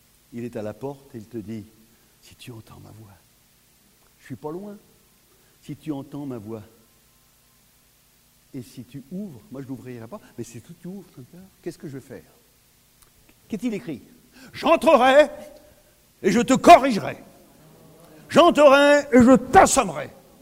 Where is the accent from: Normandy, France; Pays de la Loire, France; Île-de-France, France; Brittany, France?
Normandy, France; Nous, en Normandie, je ne sais pas si ça se dit, le frère Barman, que comme moi, nous sommes des Normands, n'est-ce pas, moi?